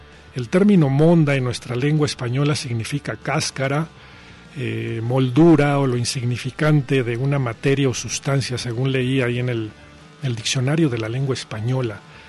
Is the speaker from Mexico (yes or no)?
yes; Mexico; Yo viví mi niñez ahí en Hermosillo, en Monterrey